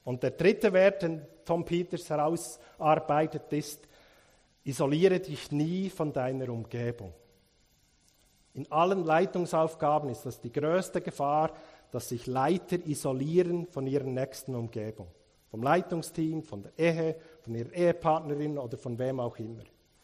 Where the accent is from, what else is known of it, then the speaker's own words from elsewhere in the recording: Bern, Switzerland; weil ich komme aus Bern, da geht alles ein bisschen langsamer.